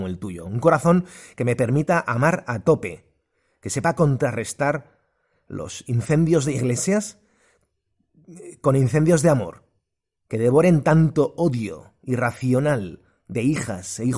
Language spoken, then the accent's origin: Spanish; Spain; en mi país, España